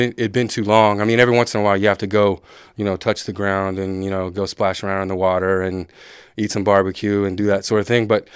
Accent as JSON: {"language": "English", "region": "Oklahoma", "country": "United States", "said": "I'm from Oklahoma."}